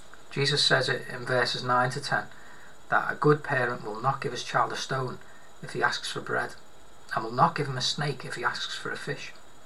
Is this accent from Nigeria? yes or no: no; Liverpool, North West England, United Kingdom; When I was a kid growing up in Anfield, this would have been about 1993